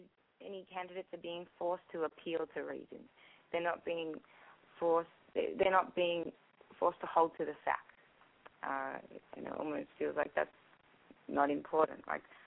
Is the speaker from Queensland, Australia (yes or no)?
no; Melbourne, Victoria, Australia; Yeah, I got back to Melbourne, my hometown. I got back a week ago, and before that I was touring for about 4 months in the States.